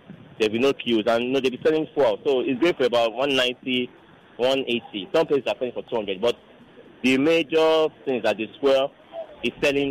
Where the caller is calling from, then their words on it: Ikorodu, Lagos, Nigeria; I'm calling from Ikorodu.